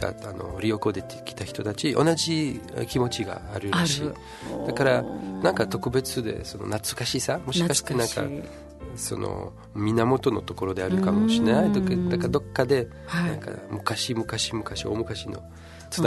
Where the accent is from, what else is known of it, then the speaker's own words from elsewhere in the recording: Switzerland; で私はもうスイスで生まれたで、うん、スイス生まれ育った、